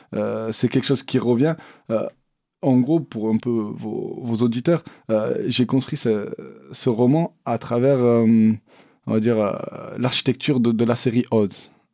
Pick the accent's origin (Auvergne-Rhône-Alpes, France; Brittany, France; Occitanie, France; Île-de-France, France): Occitanie, France; Montpellier; Moi je viens de La Paillade, d'un quartier populaire